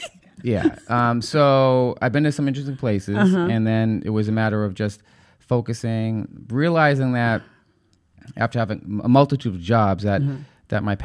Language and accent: English; Boston, Massachusetts, United States; I'm from Boston. I'm a filmmaker.